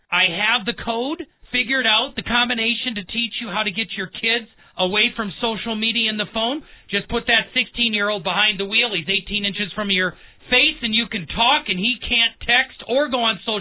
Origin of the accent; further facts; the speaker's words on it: Milwaukee, Wisconsin, United States; traveling across to where I grew up in Milwaukee